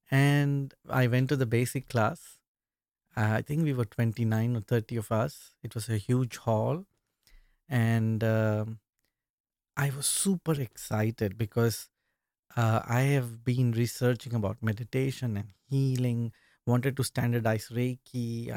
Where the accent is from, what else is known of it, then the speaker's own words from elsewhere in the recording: Mumbai, Maharashtra, India; I was born in India, in Mumbai, and grew up and I studied medicine. As a kid, I was exposed to a lot of meditation and spirituality because our family was oriented to the Hindu tradition and practices.